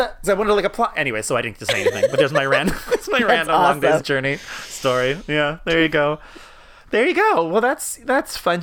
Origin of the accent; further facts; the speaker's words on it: Washington, United States; moved away as an adult; also born or lived in Atlanta; now in New York, United States; I'm originally from Washington, the state, not the capital, the east side, not Seattle. From there, I moved to Atlanta